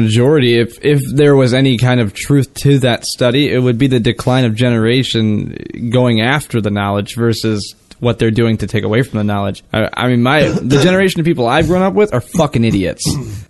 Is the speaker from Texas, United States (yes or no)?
no; Harper Woods, Michigan, United States; I grew up in Harper Woods, man. I lived there. I lived on Elkhart for the longest time.